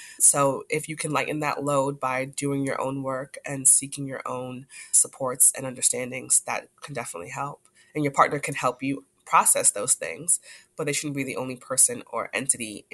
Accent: Jamaica; For example, I'm Jamaican. My husband is Black American. We've had to have a lot of conversations about our different cultures because they are very different

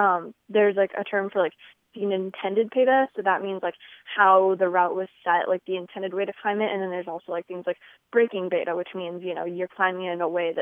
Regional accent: Omaha, Nebraska, United States; I'm from Omaha, Nebraska.

